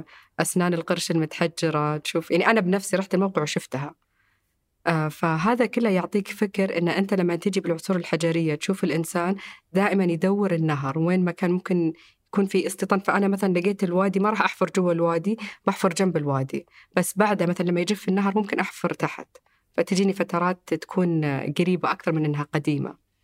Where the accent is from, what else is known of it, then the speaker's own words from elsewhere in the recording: Saudi Arabia; يعني الحمد لله الجميل عندنا في السعودية، يعني من ناحية نقول سياحية